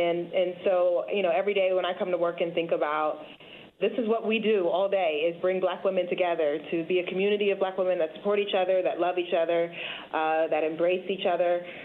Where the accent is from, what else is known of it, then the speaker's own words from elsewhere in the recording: Cincinnati, Ohio, United States; I did. I am a native Cincinnatian, yes.